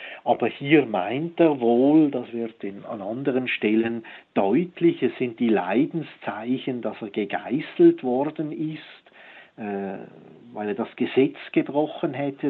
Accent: Switzerland; in dem Sinn sind wir Schweizer ja sozusagen auch die Heiden. Wir sind ja nicht Juden gewesen, sondern außerhalb des Judentums aufgewachsen

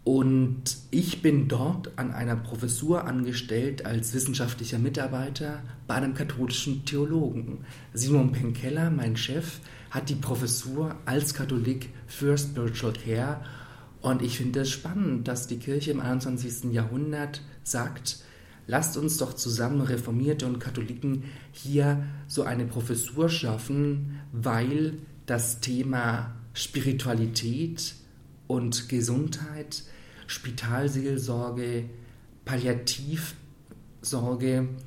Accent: Leutkirch im Allgäu, Baden-Württemberg, Germany; historisch gesehen bin ich Schweizer, denn ich komme aus dem Allgäu, was mal zum Klosterbezirk St. Gallen gehört. Also in Leutkirch im Allgäu, meiner Heimatstadt, da gibt es bei gutem Wetter einen wunderschönen Blick auf den Sentis.

